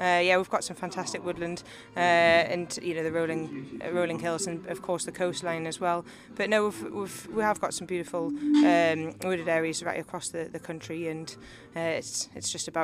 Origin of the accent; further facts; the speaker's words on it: North East England, United Kingdom; now in South Shields, United Kingdom; Well, I'm from, I live in South Shields. So close, yes. But yeah, I hail from Northumberland